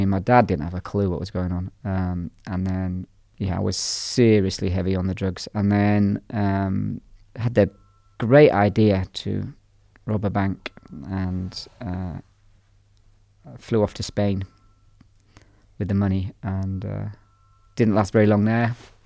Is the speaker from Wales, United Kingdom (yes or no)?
no; Belfast, Northern Ireland, United Kingdom; I grew up in care, largely, in a variety of children's homes and orphanages, largely in Belfast.